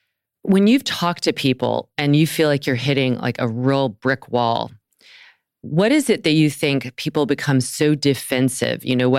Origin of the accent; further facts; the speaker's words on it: the South, United States; I grew up eating meat. I grew up in the South. We had meat at every single meal.